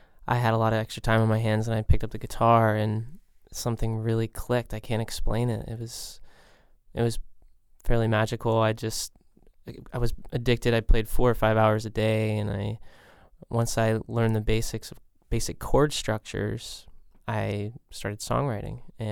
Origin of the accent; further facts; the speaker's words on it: Connecticut, United States; I grew up in Connecticut. I went to school in Poughkeepsie, New York